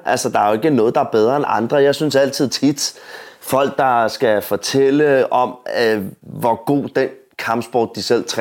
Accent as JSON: {"language": "Danish", "town": "Gladsaxe", "region": "Capital Region of Denmark", "country": "Denmark", "said": "jeg er fra Gladsaxe af"}